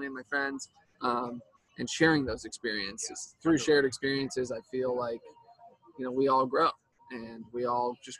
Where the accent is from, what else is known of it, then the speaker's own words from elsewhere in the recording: Los Angeles, California, United States; Yeah, I grew up in Los Angeles. Went east for school for a little bit and have been back ever since.